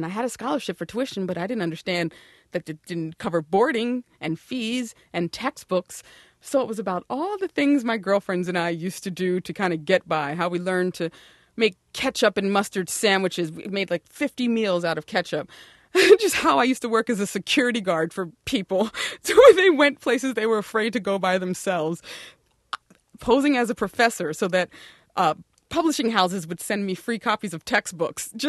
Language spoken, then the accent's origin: English; East Coast, United States; Well, I'm from the East Coast, and meeting just means you're having a little meet and greet.